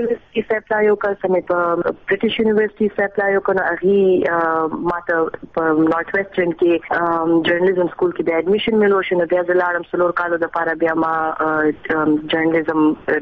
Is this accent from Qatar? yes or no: yes; Qatar; زه خو دلته لکه په قطر کې پیدا شوم. ایمه زما فاميلي چې دا هی دلته قطر ته راغلی وو 1987 کې او هغه راځي مونږ دلته سیټل شو یو.